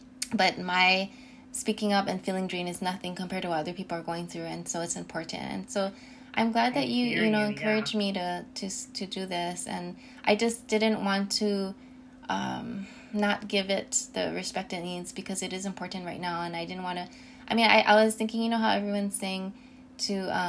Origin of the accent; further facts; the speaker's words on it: Hawaii, United States; I mean, I'm born and raised in Hawaii, but I went away for school, and I did come back